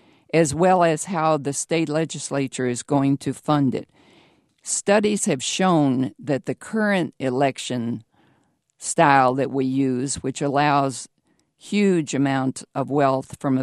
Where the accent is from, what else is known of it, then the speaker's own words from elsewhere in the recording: Lexington, Kentucky, United States; Lexington.